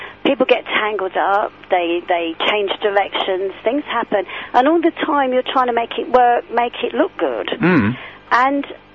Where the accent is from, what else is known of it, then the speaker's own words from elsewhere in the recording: London, United Kingdom; also born or lived in Kent / Surrey; I grew up in South London, spent most of my life around Kent and Surrey.